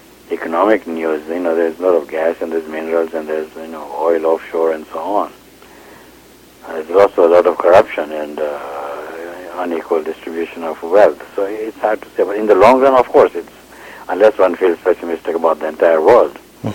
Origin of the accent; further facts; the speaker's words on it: Tanzania; moved away as an adult; also born or lived in Kenya; No, I was born in Kenya and raised in Tanzania.